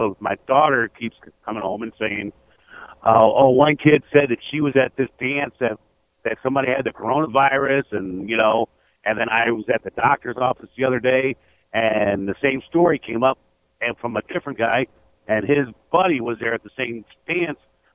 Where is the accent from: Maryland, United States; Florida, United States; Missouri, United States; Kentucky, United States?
Missouri, United States; Hey, I'm from Missouri.